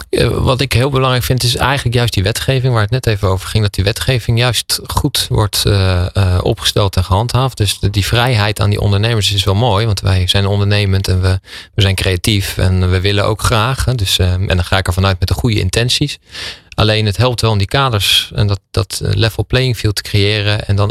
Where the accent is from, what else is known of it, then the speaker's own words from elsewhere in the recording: The Hague, South Holland, Netherlands; now in Delft, Netherlands; Ik kom uit Den Haag. Ik ben Den Haagenees